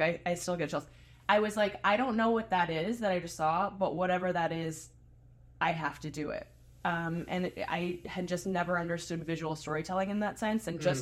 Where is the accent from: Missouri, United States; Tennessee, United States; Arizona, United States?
Arizona, United States; Phoenix; And I'm from Phoenix. I was raised in Phoenix.